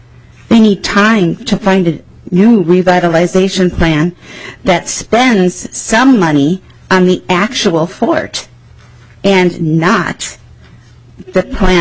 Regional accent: Minnesota, United States; I am a Minnesotan, born and bred and raised.

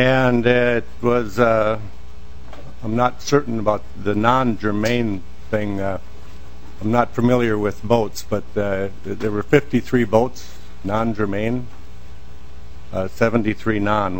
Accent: Montevideo, Minnesota, United States; I'm from Montevideo, Minnesota.

